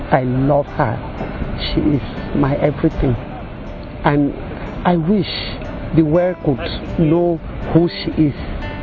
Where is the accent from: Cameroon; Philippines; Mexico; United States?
Cameroon; from Cameroon.